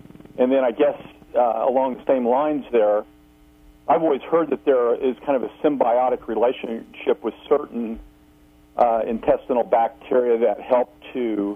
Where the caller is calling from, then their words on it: Missouri, United States; Yes, Andrew. … in Missouri.